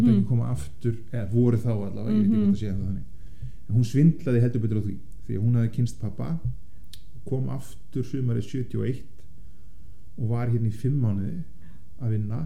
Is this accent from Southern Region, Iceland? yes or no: yes; Vestmannaeyjar, Southern Region, Iceland; Ég fæddur og uppalinn í Vestmannaeyjum Og hef búið hér í sama húsi síðan ég fæddist Fyrir utan eitt ár sem ég bjó í Bandaríkjunum